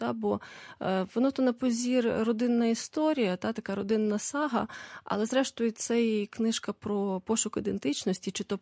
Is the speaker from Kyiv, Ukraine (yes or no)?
no; Lviv, Lviv Oblast, Ukraine; я львів'янка, але я не до кінця почуваюся львів'янкою, тому що я не маю цих старих-старих спогадів в родині.